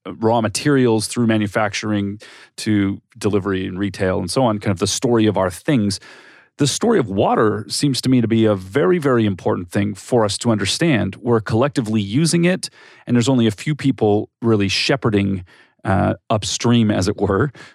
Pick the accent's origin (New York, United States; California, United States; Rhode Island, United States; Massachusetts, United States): California, United States; now in Arizona, United States; You know, I moved here from California, California native, moved here almost 7 years ago now. And certainly growing up, the air quality was an issue we experienced every day